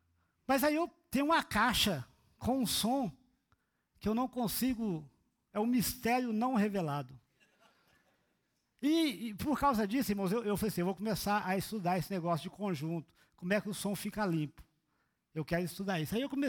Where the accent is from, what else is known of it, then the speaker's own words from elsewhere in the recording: Belo Horizonte, Minas Gerais, Brazil; eu sou lá de BH, terra do Uai, que quer dizer unidos no arrebatamento da igreja.